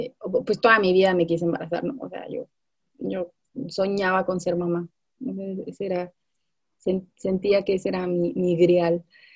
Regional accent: Tijuana, Baja California, Mexico; now in Mexico City, Mexico; soy de Tijuana, me vine a vivir hace como 10 años a la Ciudad de México

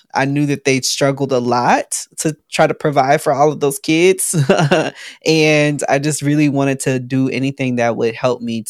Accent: Chicago, Illinois, United States; now in Atlanta, United States; But my life growing up in Chicago was definitely, I'd say, the working class family. I'm the youngest of six children. I was born with an identical twin sister.

